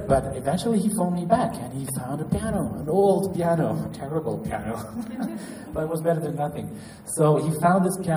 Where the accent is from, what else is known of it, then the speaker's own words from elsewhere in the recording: France; accent: French; English is a second language; sorry, my French accent, Terry.